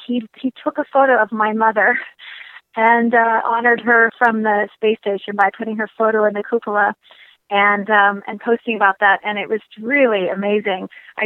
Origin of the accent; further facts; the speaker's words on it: Hoxie, Kansas, United States; He, in fact, is from my hometown, which is Hoxie, Kansas.